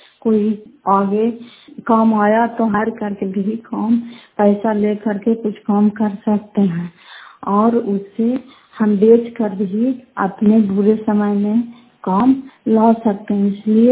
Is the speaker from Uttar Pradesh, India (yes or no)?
no; Fatehpur, Bihar, India; घर फतेहपुर, पंचायत मकरौता, जिला नवंदा, कराकचरा ब्लॉक की निवासी हूँ।